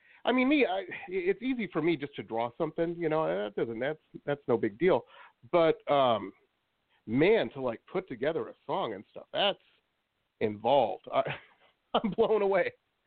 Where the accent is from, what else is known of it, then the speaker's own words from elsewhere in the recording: Detroit, Michigan, United States; I grew up in Detroit and then went to college in Boston.